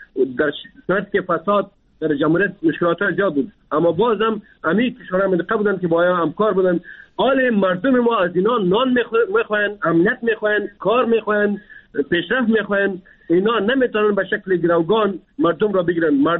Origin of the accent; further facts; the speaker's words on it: Afghanistan; ما افغان هستیم، ما مسلمان هستیم،